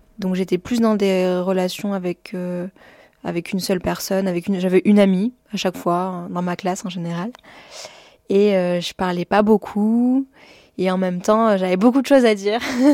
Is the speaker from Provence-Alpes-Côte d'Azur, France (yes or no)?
yes; Avignon, Provence-Alpes-Côte d'Azur, France; born there; Je suis un être humain, une athée baptisée catholique, née dans le Vaucluse à Avignon, le 2 mai 1992. Je suis française par conséquent.